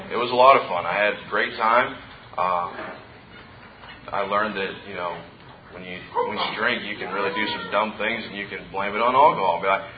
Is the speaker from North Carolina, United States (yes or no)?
no; Wasco, California, United States; also born or lived in Bakersfield; So I grew up in Wasco, California, and Bakersfield, went back and forth.